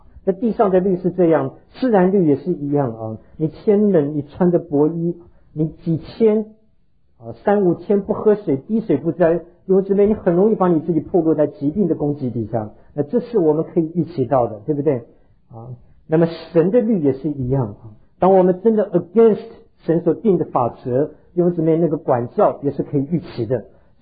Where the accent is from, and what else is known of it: Taiwan; born or raised there